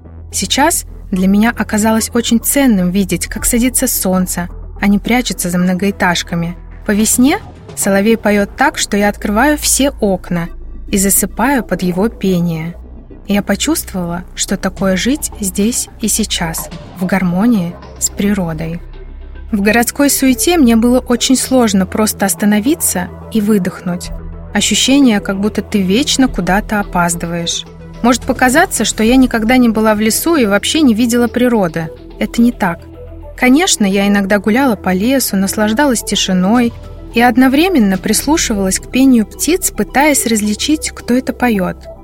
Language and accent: Russian; Moscow, Russia; Несмотря на то, что я москвичка и всего год как переехала на землю, мне очень нравится такой деревенский быт.